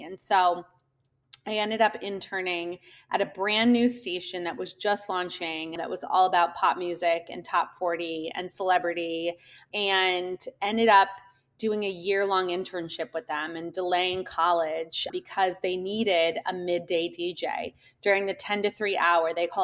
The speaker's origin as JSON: {"language": "English", "town": "Washington", "region": "District of Columbia", "country": "United States", "tie": "born or raised there", "said": "I grew up in Washington, D.C. I went to a school where all my friends' parents were politicos"}